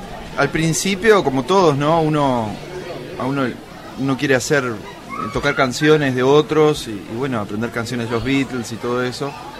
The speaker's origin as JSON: {"language": "Spanish", "region": "Montevideo", "country": "Uruguay", "also_born_or_lived": "Canelones", "said": "Soy de Montevideo, estaba volviendo a Montevideo. Viví unos años en Canelones, pero hace mil años eso. Soy de Montevideo."}